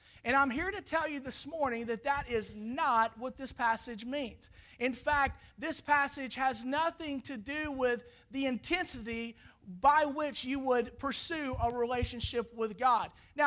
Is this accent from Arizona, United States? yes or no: no; Arkansas, United States; We're from Arkansas.